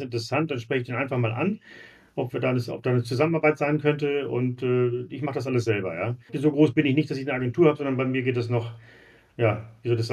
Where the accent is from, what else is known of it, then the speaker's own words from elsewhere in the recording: Hittfeld, Lower Saxony, Germany; ich komme aus Hamburg, Hittfeld, das ist bei Harburg, also im Süden von Hamburg.